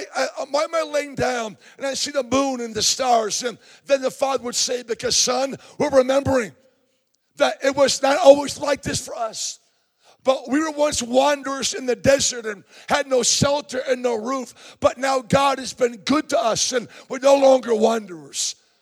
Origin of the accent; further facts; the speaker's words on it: West Springfield, Massachusetts, United States; And I'm from West Springfield, Massachusetts. And so it's always good to get home where I could talk about the Red Sox with pride.